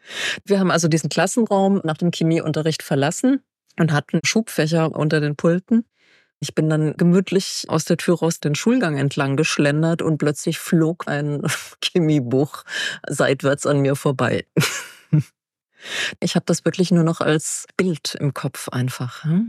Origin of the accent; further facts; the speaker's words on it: Baden-Württemberg, Germany; Ich komme aus dem Schwarzwald.